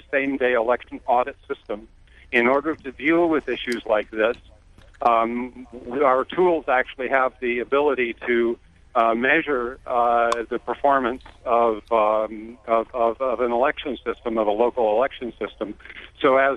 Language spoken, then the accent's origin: English; San Diego, California, United States; I'm a foreigner. I'm from the West Coast. I'm San Diego.